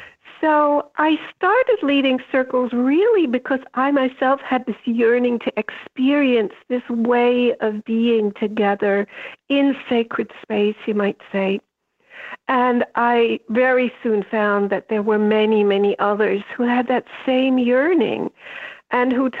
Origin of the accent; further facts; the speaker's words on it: Germany; also born or lived in Austria; I grew up in Germany and Austria after the war.